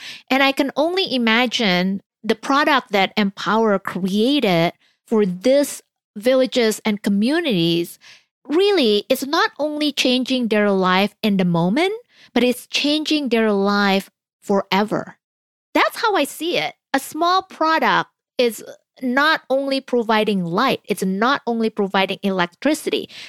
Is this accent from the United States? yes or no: no; Indonesia; English is a second language; I came from Indonesia, which is a third world country too. I still remember growing up. I mean, I'm lucky. I live in a city.